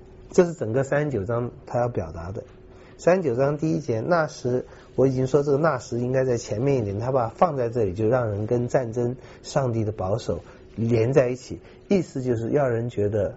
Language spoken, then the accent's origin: Chinese; China; 那么很多时候我们中国人尤其背着这个传统文化里面那个面子的重担